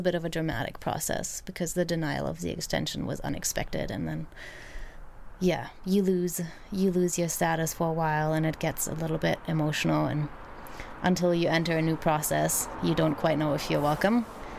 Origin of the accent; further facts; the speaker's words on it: Germany; English is a second language; We're both from Germany.